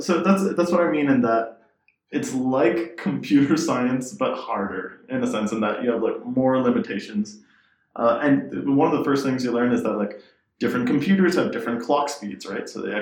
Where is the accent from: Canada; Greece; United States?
Canada; You could tell from that comment that we're both Canadian.